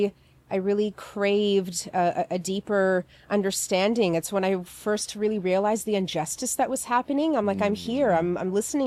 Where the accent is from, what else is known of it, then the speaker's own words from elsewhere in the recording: Toronto, Ontario, Canada; born there; I was born in Toronto, but I grew up as a little Romanian girl.